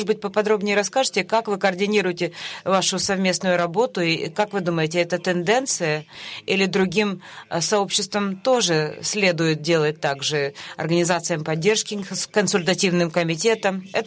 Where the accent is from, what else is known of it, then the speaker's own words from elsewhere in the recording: Mexico; Russian is a second language; я из Мексики.